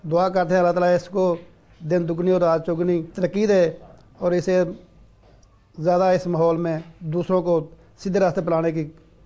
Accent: Gujranwala, Punjab, Pakistan; میں گجرانہ والا شہر کا رہنے والا ہوں. ہمارا محلہ کھوکھر کی ہے

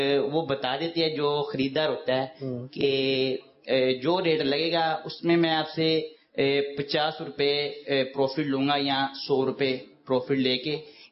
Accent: Lahore, Punjab, Pakistan; اور میرا تعلق لاہور سے ہے.

